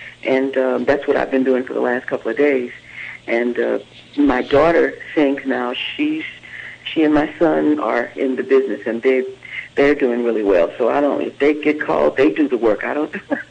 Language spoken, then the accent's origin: English; California, United States; Yeah, I'm a Californian, so I've been knowing those people for years.